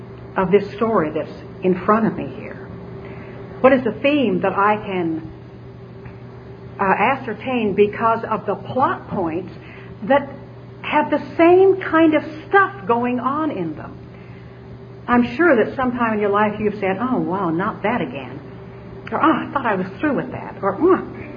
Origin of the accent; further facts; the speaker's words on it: Salt Lake City, Utah, United States; born there; 1939, I was born in Salt Lake City, Utah, embraced by an encouraging, caring community